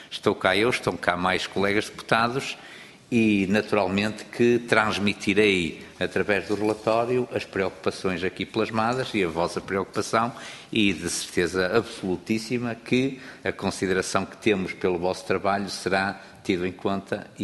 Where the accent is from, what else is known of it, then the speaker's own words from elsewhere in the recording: Barcelos, Braga, Portugal; porque eu sou natural de Barcelos e naturalmente me identifico com muita coisa